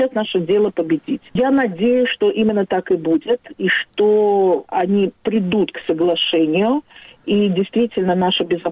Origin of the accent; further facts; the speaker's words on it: Baku, Azerbaijan; now in Israel; Я из Баку, да. Да, я из Баку.